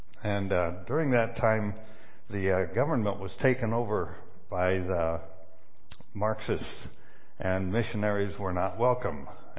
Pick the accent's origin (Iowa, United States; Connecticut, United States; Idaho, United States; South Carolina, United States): Iowa, United States; Burlington; born there; also born or lived in St. Louis; I was born in Burlington, Iowa, never lived in Iowa.